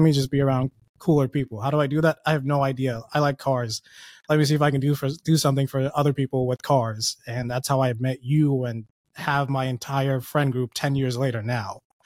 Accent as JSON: {"language": "English", "country": "Bangladesh", "tie": "born or raised there", "lives_now": "United States", "said": "And I grew up in Bangladesh. And we were well off because my dad was a businessman."}